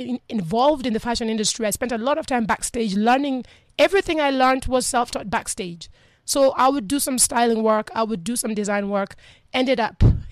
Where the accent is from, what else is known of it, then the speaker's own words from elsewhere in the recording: Kenya; when I grew up in Kenya. I'm born and raised in Kenya for most part.